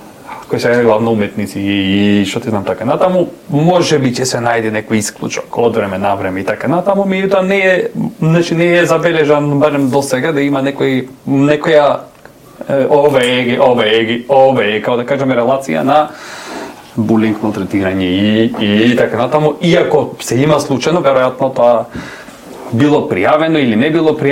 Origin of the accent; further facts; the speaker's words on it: Bitola, Pelagonia, North Macedonia; ние фактички доаѓаме од Битол